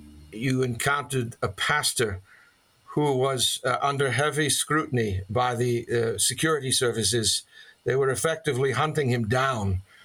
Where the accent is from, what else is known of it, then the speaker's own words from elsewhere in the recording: Boston, Massachusetts, United States; now in Philadelphia, United States; I remember growing up in Boston, a great fan of the Boston Celtics basketball team and their legendary coach, Red Auerbach, and I know that name is anathema here in Philly